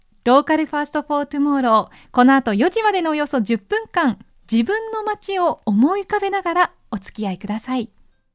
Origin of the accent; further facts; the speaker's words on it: Kamakura, Kanagawa, Japan; 例えば私鎌倉出身なので、